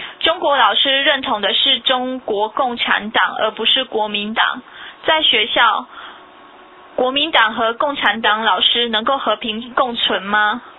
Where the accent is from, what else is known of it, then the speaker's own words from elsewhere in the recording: Taiwan; 那我们台湾这边的人是不是就没有工作做了呢